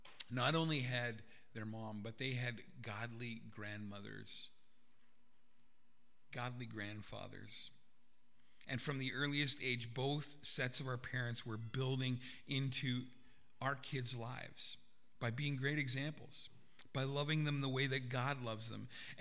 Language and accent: English; Vanderhoof, British Columbia, Canada; I grew up in the Gospel Chapel in Vanderhoof, British Columbia. I grew up in a local church